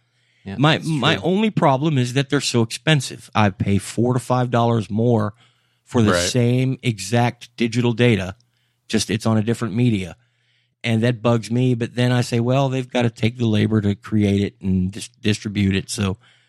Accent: Florida, United States; I come from South Florida.

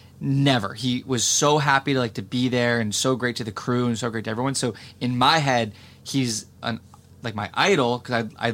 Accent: New Jersey, United States; At the time, I'd never been west of the Mississippi River. I'm from New Jersey.

